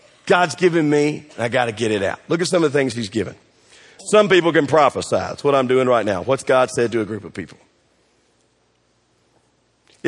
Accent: United States; I mean, we grew up in America.

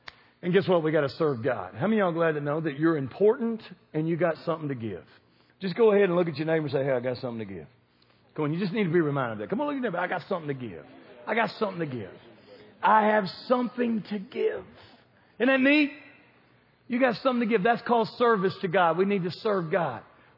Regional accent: Bowling Green, United States; As I grew up here in Bowling Green, I never heard anybody go to the Minute Mart

